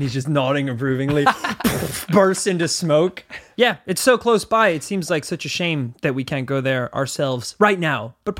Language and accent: English; Northern Ireland, United Kingdom; we grew up in Northern Ireland. You know, we lived near, this sounds mad, we lived near castles.